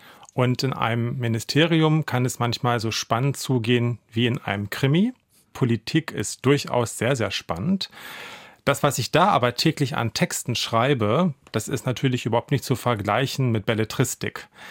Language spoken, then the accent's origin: German; Braunschweig, Lower Saxony, Germany; Ich bin in der Nähe der Oker aufgewachsen und die zieht sich ja einmal um das ganze Stadtgebiet herum.